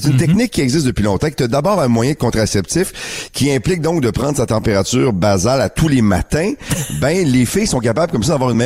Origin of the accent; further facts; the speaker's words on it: Quebec, Canada; une tendance qu'on verra de plus en plus ici chez nous au Québec.